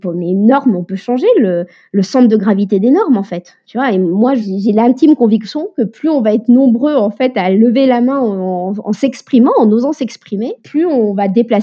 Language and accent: French; Normandy, France; Il faut savoir aussi que j'ai grandi en Normandie, dans une ferme.